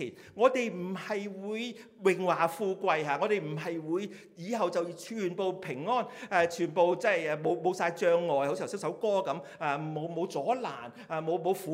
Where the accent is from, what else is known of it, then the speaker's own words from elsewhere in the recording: Hong Kong; 福音其实是for每一个人，包括我们香港人